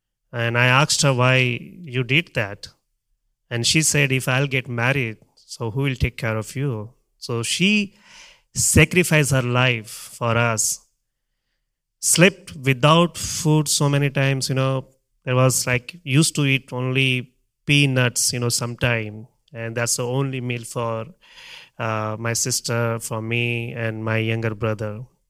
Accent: Mumbai, Maharashtra, India; I'm from Mumbai. I live with my wife Esther and my two children.

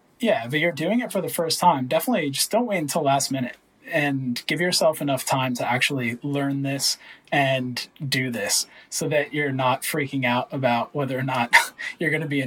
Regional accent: United States; moved away as an adult; now in Australia; So I live in Australia, but I'm from the United States. And being from the US, that means I have the great pleasure of my IRS saying you owe us taxes no matter where you live

